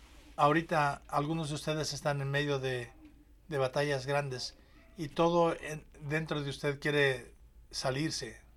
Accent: United States; yo encuentro en mí mismo, como buen americano, una tendencia hacia a moverme hacia lo que es cómodo y seguro

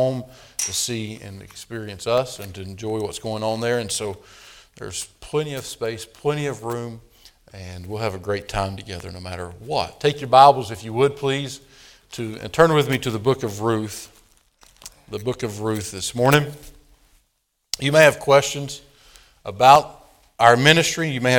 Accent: North Carolina, United States; She grew up in Virginia. Of course, I grew up in North Carolina. And we enjoy the small town life, the small community.

